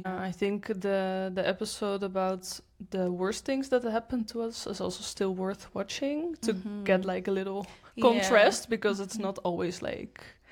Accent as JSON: {"language": "English", "country": "Netherlands", "second_language": "English", "said": "And that sounds maybe a bit weird because I'm from the Netherlands. So I think I have to explain this better. Mm-hmm. But I'm from like not a super small town. It has like 200,000 people."}